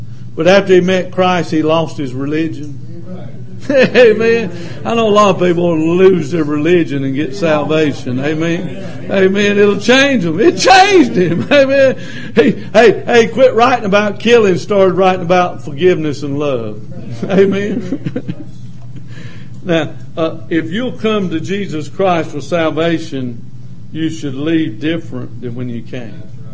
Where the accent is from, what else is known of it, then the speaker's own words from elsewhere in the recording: Lancaster, South Carolina, United States; Now, I grew up right here in South Carolina, Bible Belt. Of course, I was in Lancaster. That dark cloud hangs over Lancaster.